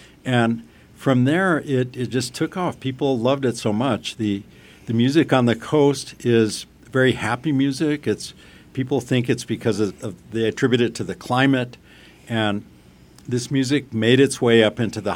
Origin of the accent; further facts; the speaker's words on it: Santa Fe, New Mexico, United States; Santa Fe is my hometown originally, and of course we all love fiestas